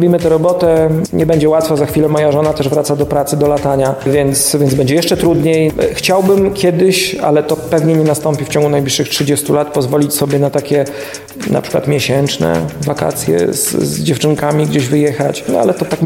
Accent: Podlaskie Voivodeship, Poland; Ja sam pochodzę z Podlasia, jak wszyscy dobrze wiedzą. To jest miejsce, gdzie mniejszości są bardzo wyraźnie, ich obecność zaznaczona.

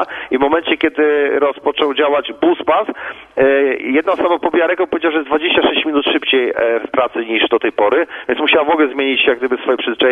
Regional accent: Gdynia, Pomeranian Voivodeship, Poland; Ja mam okazję tą Chylonię pamiętać z czasu swojej młodości, ponieważ ja tam się wychowywałem w tej dzielnicy

